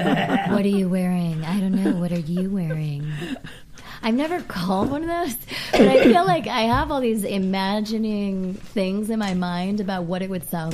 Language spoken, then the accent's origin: English; Kansas, United States; born there; But it's a small town in Kansas. It's 45 minutes south of Manhattan